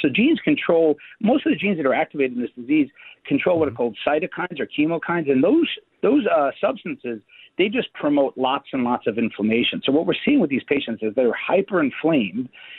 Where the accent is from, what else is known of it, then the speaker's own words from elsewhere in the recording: New York City, New York, United States; I'm a New Yorker, so I came back home.